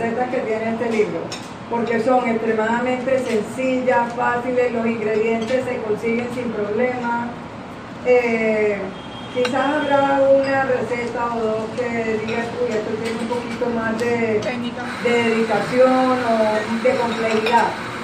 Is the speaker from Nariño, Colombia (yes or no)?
no; Montería, Córdoba, Colombia; A que vengo del Caribe, de Montería, de una casa donde todavía cocinamos tradición